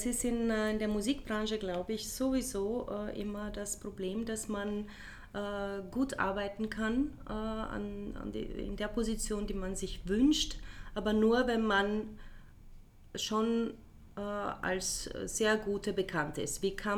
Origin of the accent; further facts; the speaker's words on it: Milan, Lombardy, Italy; German is a second language; now in Vienna, Austria; So, ich bin in Mailand aufgewachsen und ich habe Klavier abgeschlossen.